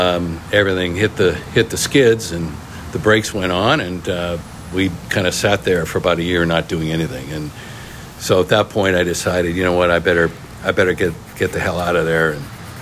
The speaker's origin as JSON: {"language": "English", "town": "Vancouver", "region": "British Columbia", "country": "Canada", "moved": "as an adult", "lives_now": "Puerto Vallarta, Mexico", "said": "I came to Puerto Vallarta in 1983 with my wife, and we came from Vancouver."}